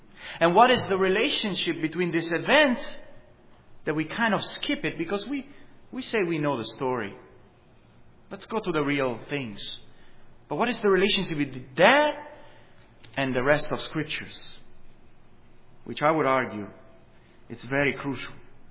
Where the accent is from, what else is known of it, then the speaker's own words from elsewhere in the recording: Italy; English is a second language; I come from Italy. In Christmas we have very good food, and I am surely missing it this Christmas.